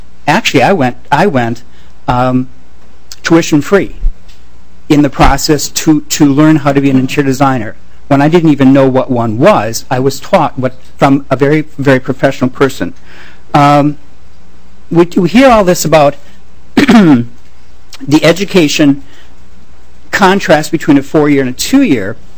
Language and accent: English; Alexandria, Minnesota, United States; I'm from Alexandria, Minnesota, and I respectfully want to address you as a committee and as a chair.